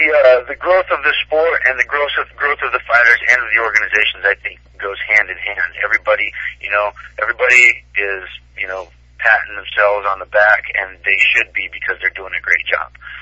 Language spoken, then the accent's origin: English; Brazil; I grew up in Brazil. My parents were missionaries. I kind of moved back and forth my whole life.